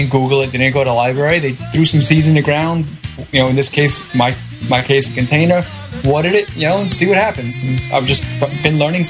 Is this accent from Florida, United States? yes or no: no; Brooklyn, New York, United States; I'm a city boy. I was born and raised in Brooklyn. It's not like I had a huge backyard. Never had a backyard.